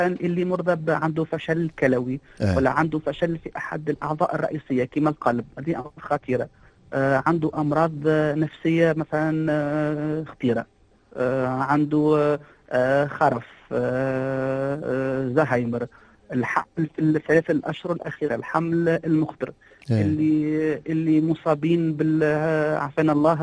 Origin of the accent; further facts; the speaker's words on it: Tunisia; نحن تونسي